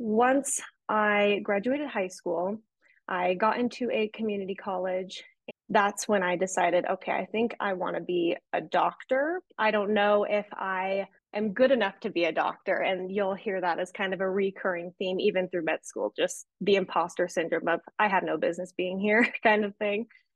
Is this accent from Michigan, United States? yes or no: no; Bend, Oregon, United States; So I was raised in Bend, Oregon by my single dad with my little sister, and we grew up very poor